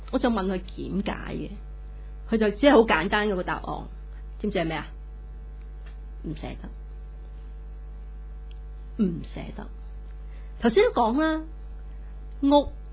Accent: Hong Kong; 比我们香港人更难比我们香港人更难

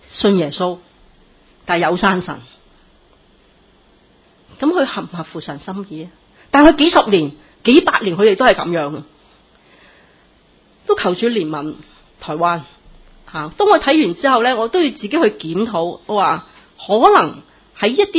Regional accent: Hong Kong; 我说是，我是香港人。

